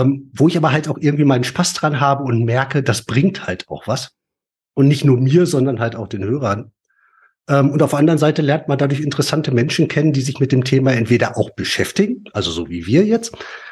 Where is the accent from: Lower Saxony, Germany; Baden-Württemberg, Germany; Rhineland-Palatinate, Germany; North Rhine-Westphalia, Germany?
North Rhine-Westphalia, Germany; wir kommen ja beide aus dem Pott.